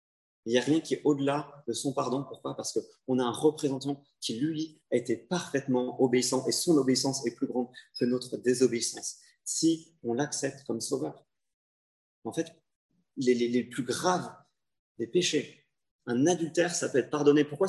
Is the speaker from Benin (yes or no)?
no; France; je suis français